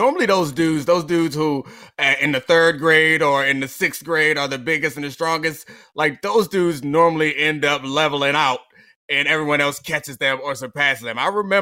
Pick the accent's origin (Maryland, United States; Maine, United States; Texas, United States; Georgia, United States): Maryland, United States; Baltimore; I remember it very clearly because I grew up in Baltimore, but I wasn't.